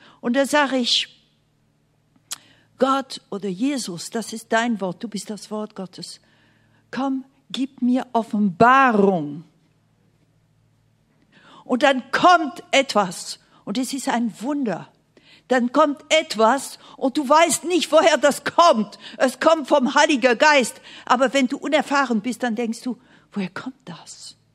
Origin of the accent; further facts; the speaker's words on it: Belgium; Ich bin ja Belgierin, Steak, Pommes frites, direkt von Anfang an.